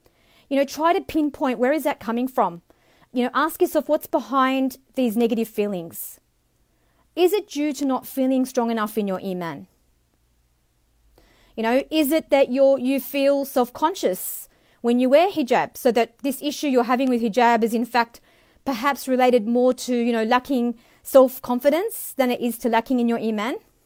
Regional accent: Australia; And as some of you may know, alhamdulillah, I'm Australian

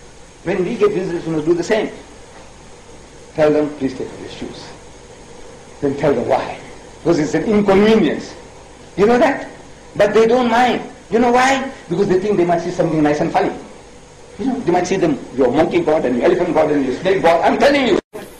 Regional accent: South Africa; Because when they look at me in my country, I'm an Indian. I look like an Indian.

